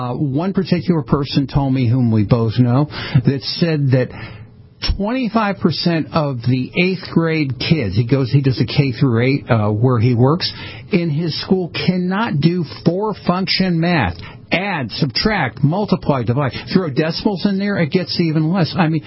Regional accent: Stamford, Connecticut, United States; what the you know, the old Italian guys and the Irish guys would call my hometown of Stamford, Connecticut

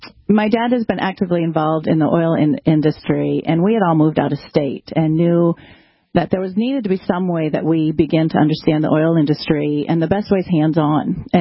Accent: North Dakota, United States; I grew up in North Dakota. I grew up on a cattle ranch, which is now in the center of the Bakken.

